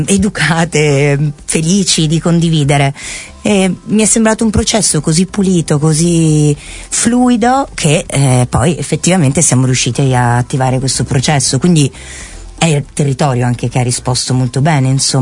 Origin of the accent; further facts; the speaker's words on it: Venice, Veneto, Italy; Io sono veneziana, quindi i Balcani per noi hanno sempre rappresentato uno sfogo naturale